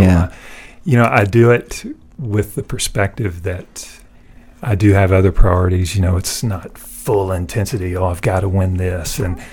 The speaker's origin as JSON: {"language": "English", "region": "the South", "country": "United States", "tie": "born or raised there", "said": "for me, from growing up in the South, there's flamboyant names, you know."}